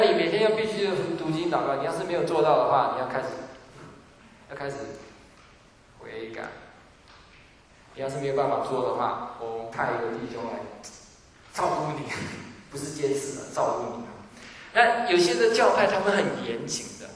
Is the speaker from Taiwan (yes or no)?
yes; Taiwan; now in United States; 我从一个台湾的背景来到美国的时候，我真的吓坏了。